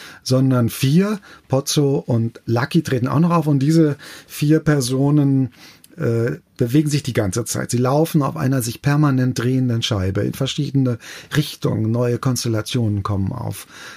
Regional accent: Bochum, North Rhine-Westphalia, Germany; ich als Bochumer bin natürlich wahnsinnig glücklich

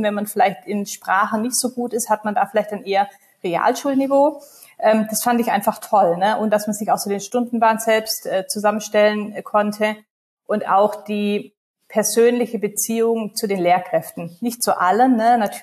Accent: Baden-Württemberg, Germany; ich komme ursprünglich aus Baden-Württemberg, Kleinstadt, Großraum Stuttgart

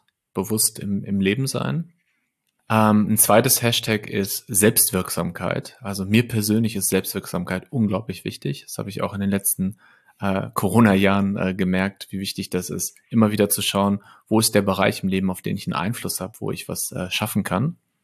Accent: Lippstadt, North Rhine-Westphalia, Germany; moved away as an adult; also born or lived in Paderborn / Bielefeld; Ich komme aus Lippstadt, das ist eine mittelgroße Stadt in Westfalen. Habe da, bis ich 20 war, ungefähr gewohnt und dann bin ich kurz nach Paderborn, dann für ein paar Jahre nach Bielefeld und jetzt seit 11 Jahren bin ich in Berlin.

